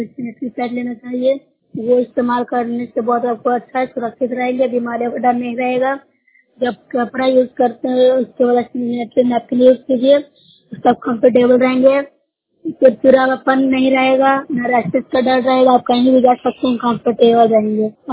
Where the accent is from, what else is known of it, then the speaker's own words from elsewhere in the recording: Bihar, India; मैं नौसा ब्लॉक से हूँ, जिला नालंदा से निवासी हूँ।